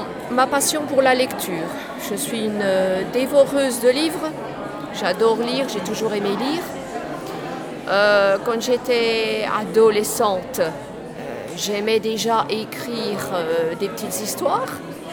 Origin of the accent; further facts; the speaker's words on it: Saint-Maurice-Colombier, Bourgogne-Franche-Comté, France; Donc, je suis de Saint-Maurice-Colombier, tout à côté de l'Île-sur-le-Doubs.